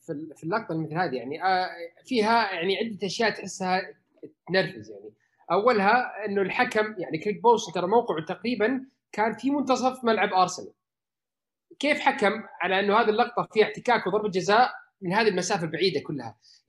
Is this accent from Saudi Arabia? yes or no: yes; Saudi Arabia; يعني أشوف الدرجة الأولى عندنا في السعودية